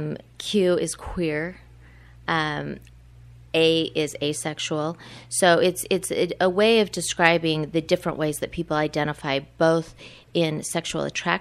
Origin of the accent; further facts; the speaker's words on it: Orem, Utah, United States; I grew up in Orem, and I was a very conservative individual